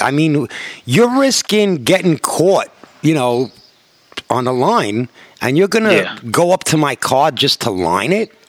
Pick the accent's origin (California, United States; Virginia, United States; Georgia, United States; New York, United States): New York, United States; Okay, so me, I'm, you know, city kid, New York.